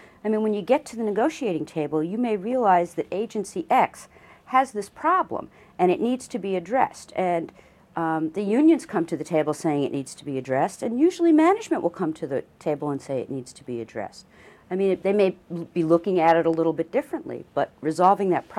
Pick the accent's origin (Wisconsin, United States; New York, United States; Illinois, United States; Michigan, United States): New York, United States; Long Island; when you're back on Long Island, which is, of course, Danny's hometown and my hometown